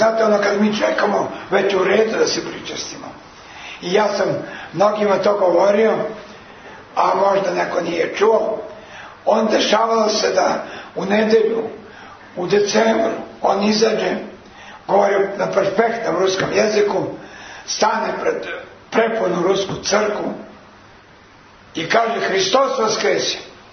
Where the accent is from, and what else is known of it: Serbia